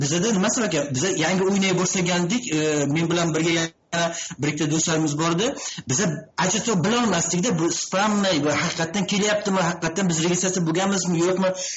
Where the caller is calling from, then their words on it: Paris, Île-de-France, France; men Fransiyadan, Parijdan.